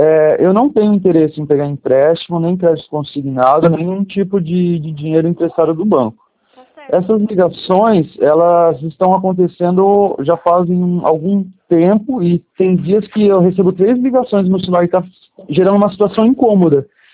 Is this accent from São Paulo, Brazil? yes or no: yes; Cabreúva, São Paulo, Brazil; Eu sou de Cabreúva.